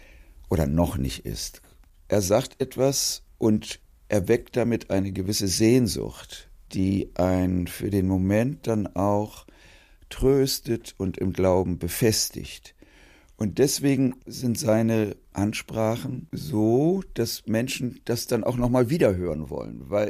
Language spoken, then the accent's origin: German; Hamburg, Germany; Als Hamburger Jung hat man immer gelernt